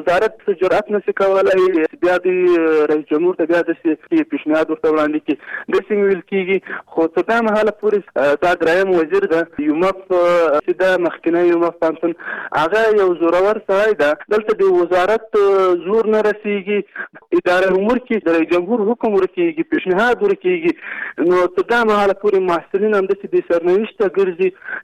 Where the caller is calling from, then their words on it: Kabul, Afghanistan; د مرکز کابل نن تاسو سره تماس کړم.